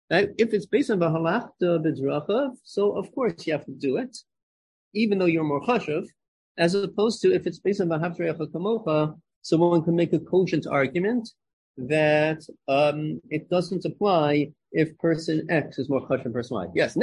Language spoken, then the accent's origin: English; Lawrence, United States; I grew up in Lawrence, okay?